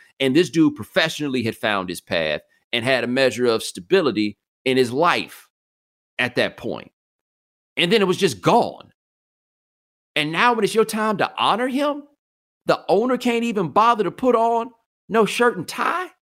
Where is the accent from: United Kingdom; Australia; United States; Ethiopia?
United States; Texas; but I'm from Texas, so that just sounds like a kind of thing that people do.